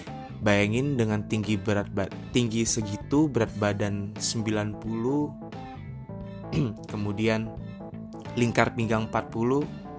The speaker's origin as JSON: {"language": "Indonesian", "town": "Pontianak", "region": "West Kalimantan", "country": "Indonesia", "lives_now": "Jakarta, Indonesia", "said": "Gua sekarang stay di Jakarta. Dan asalnya gue dari kota Pontianak."}